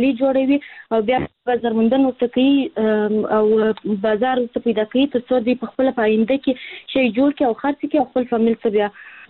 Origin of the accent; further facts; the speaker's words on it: Kandahar, Afghanistan; زه هلمند نیم د کندهار ولایت یم.